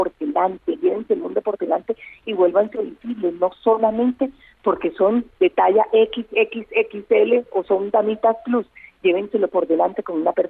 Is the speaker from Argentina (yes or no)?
no; Santa Marta, Magdalena, Colombia; born there; donde yo nací y estoy registrada